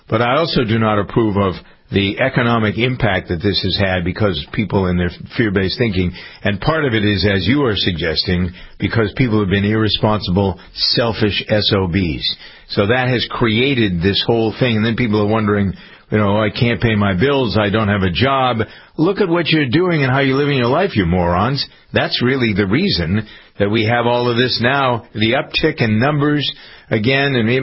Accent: East Coast, United States; Maybe it is, because I grew up on the East Coast.

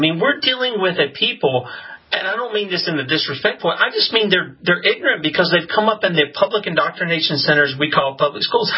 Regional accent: South Carolina, United States; And I'm a good old Southern boy, okay? I'm from South Carolina.

